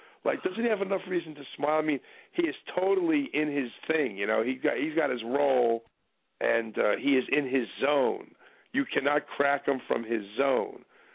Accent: New York, United States; now in Philadelphia, United States; I'm from New York, but I've been doing it out of Philly.

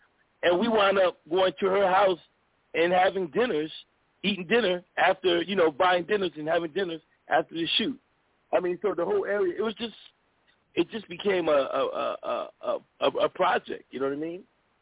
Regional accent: Philadelphia, Pennsylvania, United States; moved away; Well, it was really kind of crazy because, you know, I've been out of Philly since the 80s.

